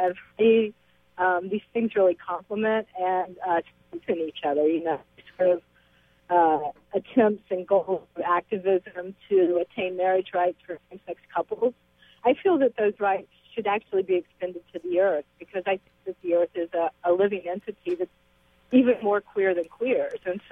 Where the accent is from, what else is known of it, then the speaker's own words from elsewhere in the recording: West Virginia, United States; born there; And I was born in West Virginia, and my family, they still live there.